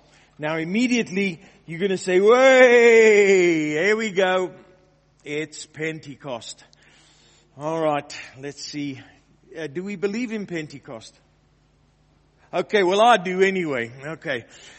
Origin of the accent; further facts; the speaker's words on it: South Africa; also born or lived in Wales; now in United States; I was born in Wales. And I'm very proud of that. I spent all my life, 40-something years of my life in South Africa.